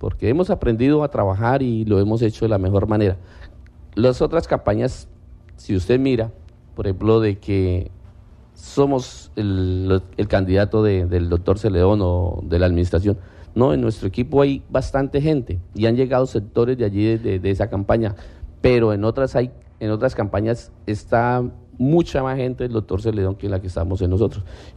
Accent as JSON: {"language": "Spanish", "town": "Puerto Concordia", "region": "Meta", "country": "Colombia", "tie": "born or raised there", "said": "mi Diosito lindo y la gente de Puerto Concordia que me ha amado, que me ha acogido porque este es mi pueblo."}